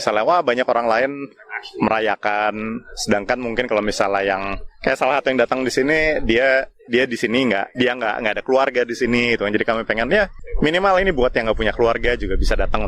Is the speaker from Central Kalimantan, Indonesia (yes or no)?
no; Bandung, West Java, Indonesia; Saya orang Jawa, besar di Bandung, jadi saya ngerti bahasa Jawa tapi nggak bisa ngomong Jawa, tapi saya bisa lancar bahasa Sunda gitu kan.